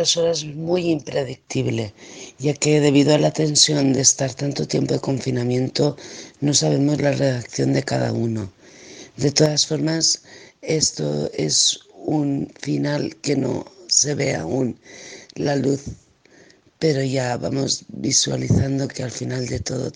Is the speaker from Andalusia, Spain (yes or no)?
no; Valencia, Valencian Community, Spain; born there; now in San Sebastián, Spain; soy nacida en Valencia, pero en la actualidad resido en San Sebastián